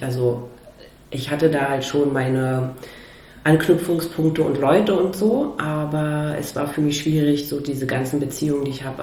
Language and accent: German; East Germany, Germany; ich als Ossi, da wieder mehr in so einer Region zu sein, wo das halt irgendwie mehr Ossis auch um mich rum sind.